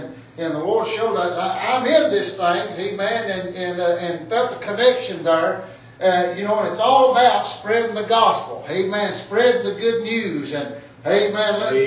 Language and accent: English; Tennessee, United States; And they said, where you from? I said, well, I'm from Tennessee.